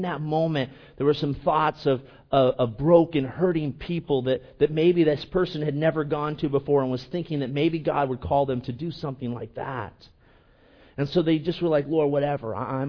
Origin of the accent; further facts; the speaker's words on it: Okinawa, Japan; You know, like I was from Okinawa, and as I'm going through this, they're getting information.